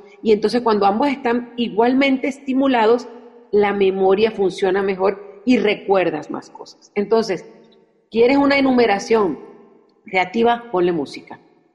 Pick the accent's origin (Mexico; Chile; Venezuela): Venezuela; born there; Yo nací en Venezuela, entonces en Sudamérica llegó muy fuerte